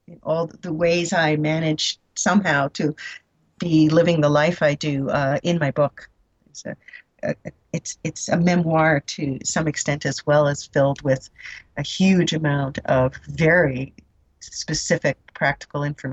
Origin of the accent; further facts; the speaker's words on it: New Jersey, United States; But around our house outside, growing up in New Jersey, in a big old Victorian house, we didn't really have any gardens per se.